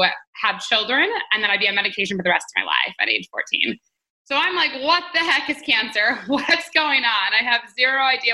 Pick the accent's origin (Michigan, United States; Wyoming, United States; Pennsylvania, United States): Michigan, United States; Detroit; So I'm from Detroit, Michigan, which is in the States. And I always grew up traveling.